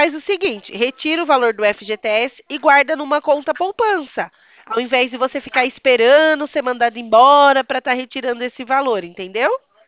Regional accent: Itatiba, São Paulo, Brazil; eu também sou daqui de Itatiba

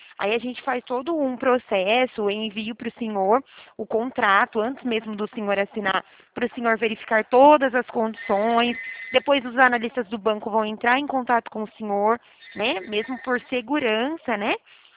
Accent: Araras, São Paulo, Brazil; Eu falo, na verdade, da cidade de Araras, tá? Eu sou do interior de São Paulo.

